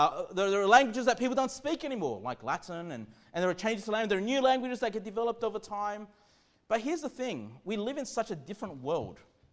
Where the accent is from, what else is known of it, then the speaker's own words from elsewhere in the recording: Sydney, New South Wales, Australia; now in Queensland, Australia; even when I came from Sydney to Queensland, you know, the first few weeks, the first few months